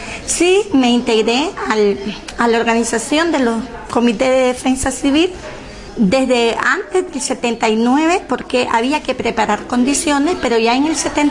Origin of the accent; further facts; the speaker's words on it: Matagalpa, Nicaragua; born there; nací aquí en Matagalpa, Nicaragua.